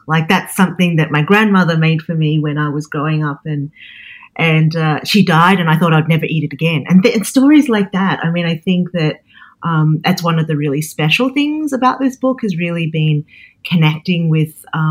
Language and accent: English; Sydney, New South Wales, Australia; accent: Australian; So as you can hear, I have an Australian accent.